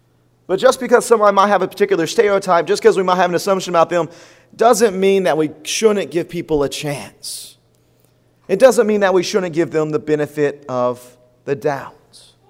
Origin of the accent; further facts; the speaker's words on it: the South, United States; I mean, think of us as Southerners, right?